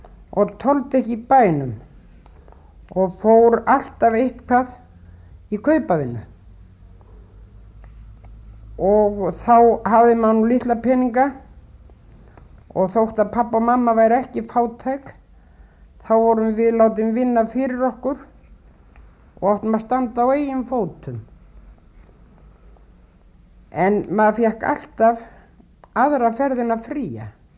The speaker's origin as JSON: {"language": "Icelandic", "town": "Reykjavík", "region": "Capital Region", "country": "Iceland", "tie": "born or raised there", "said": "Ég alinn upp hérna í Reykjavík"}